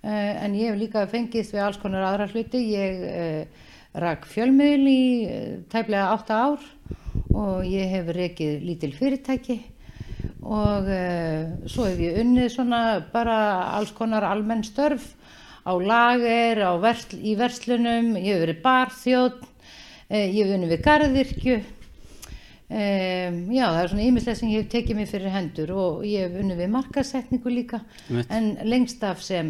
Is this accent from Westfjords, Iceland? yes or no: no; Reykjavík, Capital Region, Iceland; Já, ég fædd og uppalinn í Reykjavík. Var öll sumur í sveit norður í landi hjá föðurömmu minni. Ég ólst upp í háaleitinu.